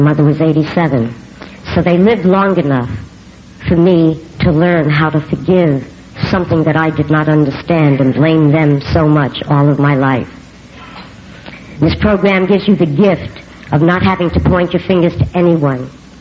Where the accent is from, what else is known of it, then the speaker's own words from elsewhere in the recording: New York City, New York, United States; born there; accent: New York; also born or lived in California; I was born in New York City. I love those accents. I lived 40 years in California and I can't get rid of my New York accent.